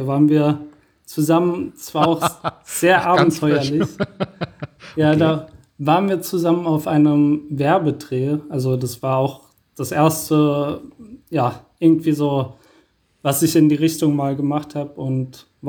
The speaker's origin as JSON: {"language": "German", "town": "Wiesbaden", "region": "Hesse", "country": "Germany", "tie": "born there", "also_born_or_lived": "Mainz / Rheingau", "said": "Also ich bin in Wiesbaden geboren und habe dann eine lange Zeit in Mainz gewohnt. Ich habe auch schon im Rheingau gewohnt. Das ist direkt am Rhein"}